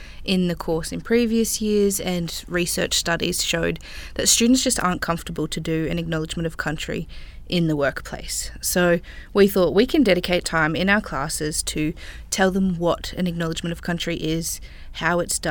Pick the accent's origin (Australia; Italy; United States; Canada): Australia; Bundaberg, Queensland; now in Brisbane, Australia; I'm a proud Gurang Gurang and Yagara woman. I was born and raised in Bundaberg and moved to Brisbane to study social work here at UQ.